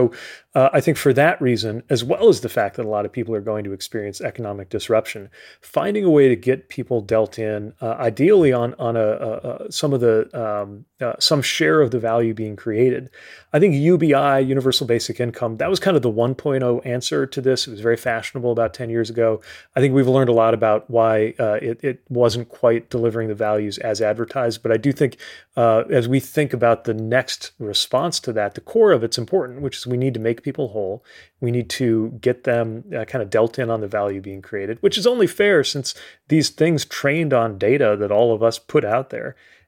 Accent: Indiana, United States; the arrival of trade and automation that really created a lot of wreckage where I was growing up in Indiana in the 1990s and early 2000s.

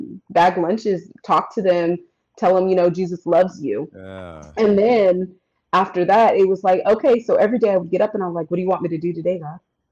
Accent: California, United States; I went back to California. California is my hometown.

